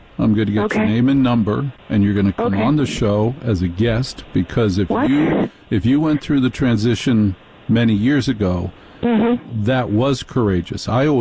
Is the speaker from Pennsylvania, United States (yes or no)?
no; New York City, New York, United States; moved away as an adult; I have to lie because my instinct is I'm a New Yorker. I'm from New York. However, a few years ago, I was forced to leave New York because of financial problems.